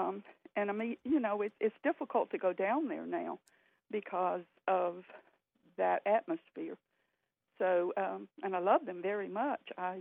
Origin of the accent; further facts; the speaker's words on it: the South, United States; I'm from the South, a transplant, and recently I've had conversations with my family